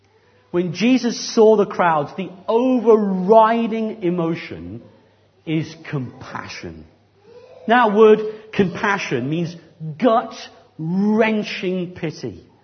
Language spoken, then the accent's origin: English; Abergavenny, Wales, United Kingdom; I remember I grew up in Abergavenny, a small town about 30 miles or so from here.